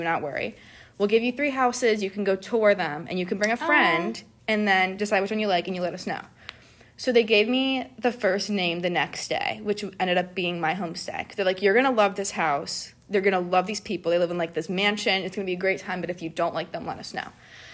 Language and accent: English; Cleveland, Ohio, United States; I'm from Cleveland, Ohio.